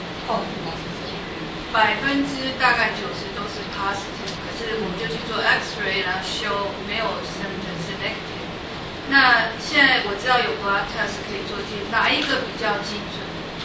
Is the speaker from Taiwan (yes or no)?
yes; Taiwan; 那个我们从台湾来的或者是从亚洲来